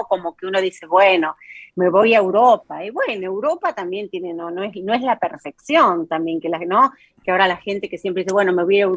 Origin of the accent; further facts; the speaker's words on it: Argentina; now in Italy; ya al irme tanto de Argentina, hace 2 años volví porque volví a trabajar a la facultad en La Plata, volví a la Argentina